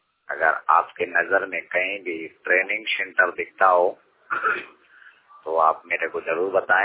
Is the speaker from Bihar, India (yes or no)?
no; Parajpur, Uttar Pradesh, India; मैं उत्तर प्रदेश जिला गाजीपुर से बात कर रहा हूँ। मैं ग्राम पाराजपुर के रहने वाला हूँ, पोस्ट आठमनपुर ब्लॉक बाराजाव तहसील मोहम्मदाबाद के रहने वाला हूँ।